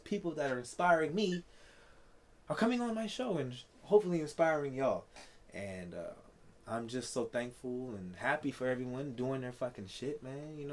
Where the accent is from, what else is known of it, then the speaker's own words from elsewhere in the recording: Maryland, United States; Thank you for my home country and my home state, Maryland, of the United States.